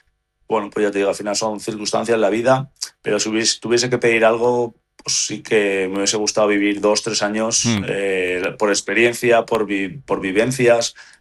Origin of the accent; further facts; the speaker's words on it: Spain; como español que me siento, creo que tenemos una selección magnífica